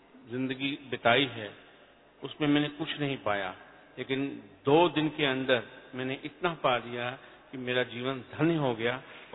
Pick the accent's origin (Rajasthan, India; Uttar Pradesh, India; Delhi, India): Delhi, India; दिल्ली से हूँ.